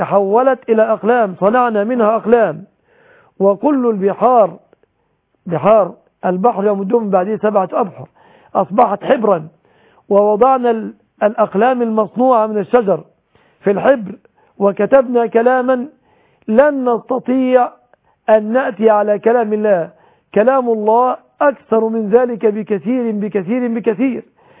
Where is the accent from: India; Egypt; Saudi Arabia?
Egypt; أن يحفظ بلادنا مصر